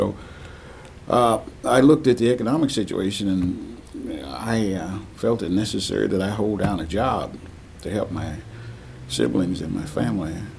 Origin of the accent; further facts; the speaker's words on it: Paducah, Kentucky, United States; Yes, I grew up in Paducah. Okay. Attended school in Paducah. Graduated from high school.